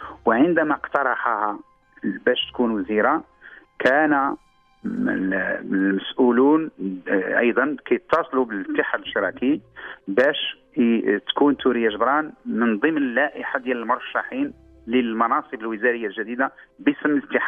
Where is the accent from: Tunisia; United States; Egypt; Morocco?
Morocco; Ben Ahmed, Casablanca-Settat; born there; في الانتخابات التشريعية في مدينة بن حمد مسقط رأسي مرتين